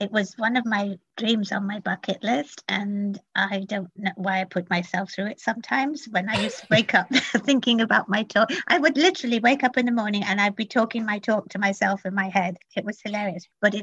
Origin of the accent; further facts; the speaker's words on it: United Kingdom; I'm British.